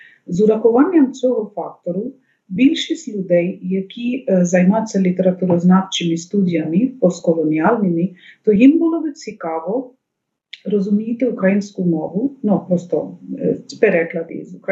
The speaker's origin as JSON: {"language": "Ukrainian", "region": "West Bengal", "country": "India", "second_language": "Ukrainian", "said": "а я з Західної Бенгалі, штат, де теж мова бенгалі."}